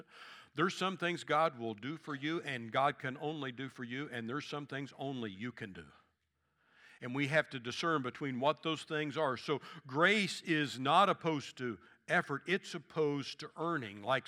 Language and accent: English; Kansas City, United States; which I grew up in the Kansas City suburbs, so I wasn't really used to a whole lot to farming.